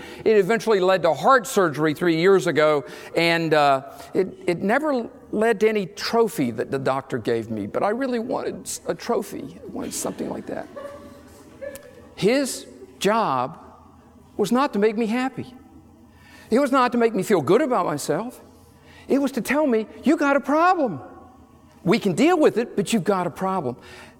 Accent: North Carolina, United States; I grew up in North Carolina, and my late mom would sometimes use that word in a kind of southern way.

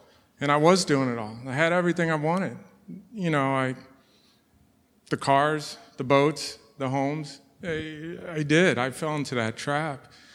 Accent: St. Louis, Missouri, United States; I was born in St. Louis, born Roman Catholic. My parents were divorced at I was six, so I was essentially raised by my mother.

